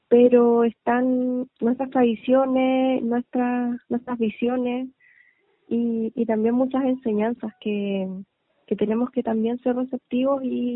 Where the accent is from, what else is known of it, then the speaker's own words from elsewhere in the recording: Nueva Imperial, Araucanía, Chile; Yo viví y crecí en Nueva Imperial, siempre estuve viviendo en la ciudad. Si bien tenía familia en el campo